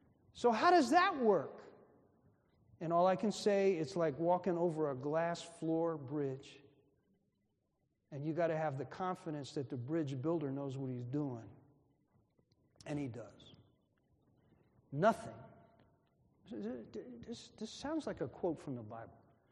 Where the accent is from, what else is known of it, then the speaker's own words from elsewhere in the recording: Newark, New Jersey, United States; also born or lived in Memphis, United States; I was born in Memphis, Tennessee. We wind up moving to Newark, New Jersey.